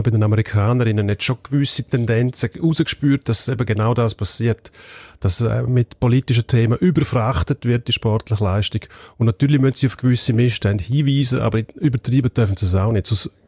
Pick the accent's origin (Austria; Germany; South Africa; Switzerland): Switzerland; Bei uns in der Schweiz noch nicht so in dem Maß wie zum Beispiel in Deutschland, Spanien, Frankreich zum Beispiel